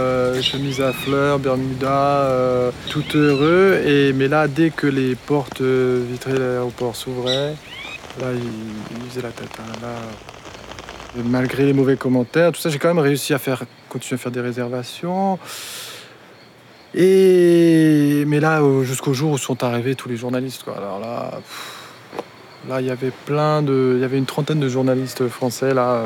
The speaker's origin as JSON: {"language": "French", "region": "Brittany", "country": "France", "lives_now": "Brazil", "said": "Vous savez, moi je viens de Bretagne et en Bretagne on a de belles plages aussi, mais on n'a pas le soleil, on a la pluie."}